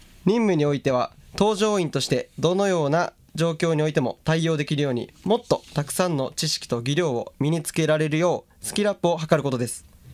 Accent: Miyazaki, Japan; 出身は宮崎県です。

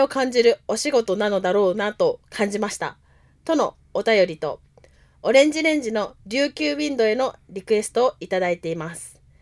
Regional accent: Okinawa, Japan; born there; 沖縄生まれで今年51歳の僕でも沖縄の湿度にはいまだに慣れていないですから

